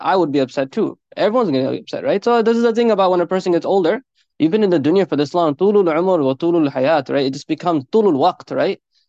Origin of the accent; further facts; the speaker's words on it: New York, United States; being born and raised in New York, being the type of child that I was